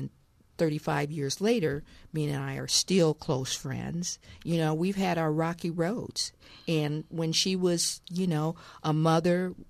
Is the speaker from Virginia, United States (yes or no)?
no; Iowa, United States; And I'm originally from Iowa.